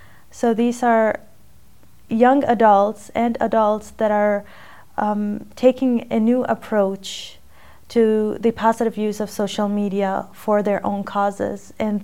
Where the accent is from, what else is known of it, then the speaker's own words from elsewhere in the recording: United States; I'm a female, that's because I grew up in the States